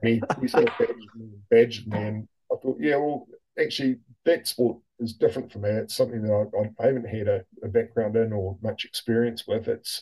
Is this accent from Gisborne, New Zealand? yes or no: yes; Gisborne, New Zealand; I'm a Kiwi boy and growing up in Gisborne.